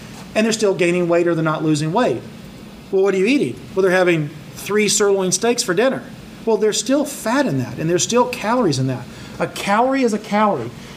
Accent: the South, United States; again, growing up in the South

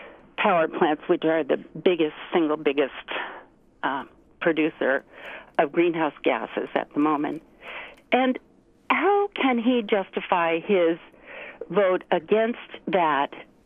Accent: Anchorage, Alaska, United States; born there; now in Soldotna, United States; I was born in Anchorage 70 years ago in the middle of a snowstorm, and today I'm looking out my window at green grass in Soldotna

